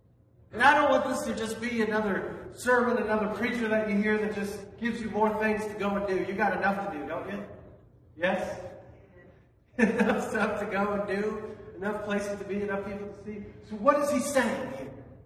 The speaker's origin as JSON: {"language": "English", "town": "Summit", "region": "Missouri", "country": "United States", "tie": "born or raised there", "said": "I got to go for a walk yesterday back in my hometown, at least Summit, Missouri."}